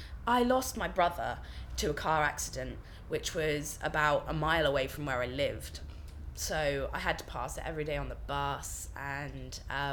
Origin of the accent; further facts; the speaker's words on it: Milton Abbot, South West England, United Kingdom; also born or lived in North Yorkshire; Well, I was born in North Yorkshire, but I grew up in in a little village called Milton Abbott, which is near Tavistock in Devon. And I've lived around Tavistock pretty much my whole life, moving from here to there like quite often. Now I'm kind of centred in Tavi